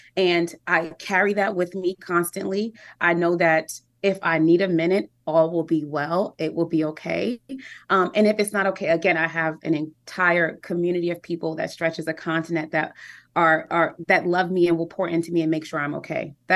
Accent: Harlem, New York, United States; Something I struggled with for a while is I'm from Harlem, New York. And, you know, we had the Harlem Renaissance and, you know, we had the Apollo.

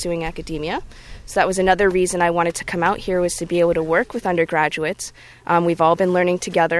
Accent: Hawaii, United States; I'm actually from Hawaii originally. So from one island to another, I'm very familiar with the island system

